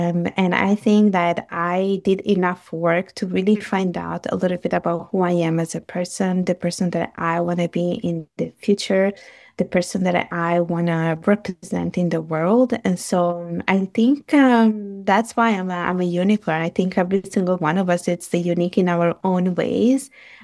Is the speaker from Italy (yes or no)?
yes; Italy; English is a second language; I was born and raised in Italy, and both of my parents are from Bangladesh. And so that's what makes me a third culture kid.